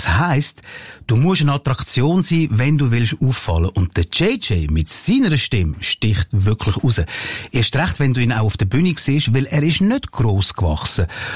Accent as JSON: {"language": "German", "town": "Graz", "region": "Styria", "country": "Austria", "tie": "born or raised there", "said": "meine Heimatstadt Graz in der Steiermark ist"}